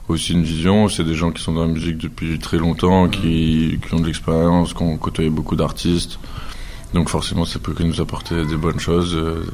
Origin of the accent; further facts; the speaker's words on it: Marseille, Provence-Alpes-Côte d'Azur, France; Et on vient de Marseille